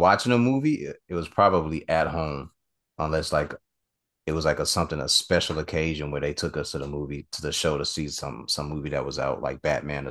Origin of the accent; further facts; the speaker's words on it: Chicago, Illinois, United States; Like I'm from Chicago, so even in the winter, you're either outside playing in the snow